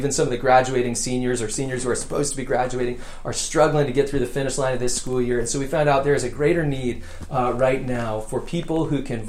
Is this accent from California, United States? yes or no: yes; San Diego, California, United States; I grew up in Southern California, mainly in the city of San Diego.